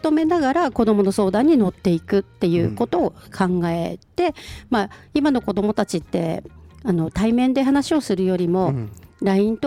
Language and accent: Japanese; Gunma, Japan; 出身は群馬県なんですけれど、